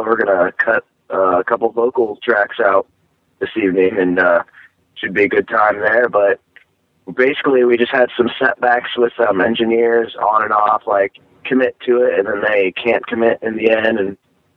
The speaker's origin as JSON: {"language": "English", "region": "Indiana", "country": "United States", "said": "we're from Indiana."}